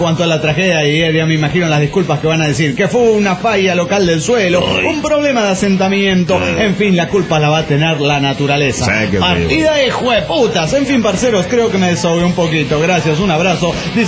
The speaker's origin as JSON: {"language": "Spanish", "region": "Buenos Aires", "country": "Argentina", "said": "de Buenos Aires, Argentina."}